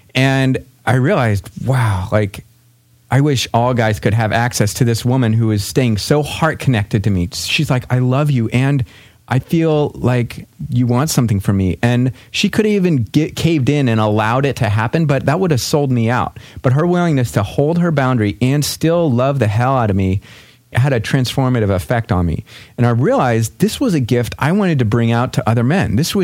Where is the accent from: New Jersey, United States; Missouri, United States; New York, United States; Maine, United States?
Missouri, United States; St. Louis; And I realized I was flying back from Colorado, or from St. Louis, which is where I grew up, visiting my family.